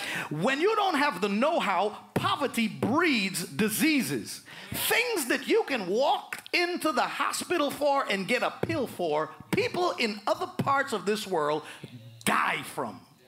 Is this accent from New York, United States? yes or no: yes; New York, United States; I grew up in New York, but thank God I've never had to, you know, fight to defend myself